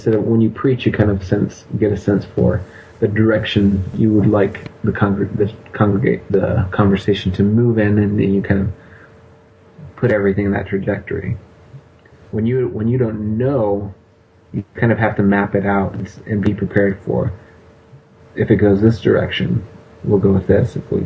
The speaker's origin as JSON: {"language": "English", "region": "Oaxaca", "country": "Mexico", "tie": "born or raised there", "also_born_or_lived": "Mexico City", "moved": "as an adult", "said": "I was born in Mexico City, and I lived in Oaxaca, Mexico until I was 18."}